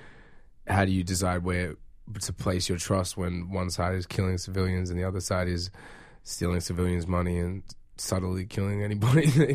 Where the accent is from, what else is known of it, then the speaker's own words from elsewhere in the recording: Australia; born there; also born or lived in Nigeria; Genetics-wise, I'm from Nigeria. My pops is from Nigeria, yeah, and I was born in Australia, and now I'm bouncing around the world